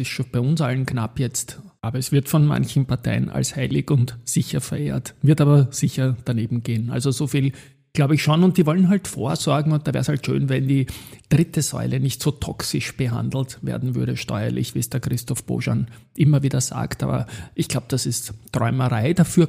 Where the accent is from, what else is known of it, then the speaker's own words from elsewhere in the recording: Vienna, Austria; Ich komme aus der Siebenbürgerstraße in 1220 Wien, eher sogar aus Siebenbürgen.